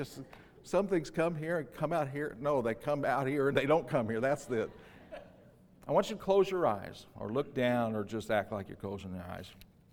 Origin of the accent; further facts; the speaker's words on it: Illinois, United States; I'm from Illinois and we talk however we want.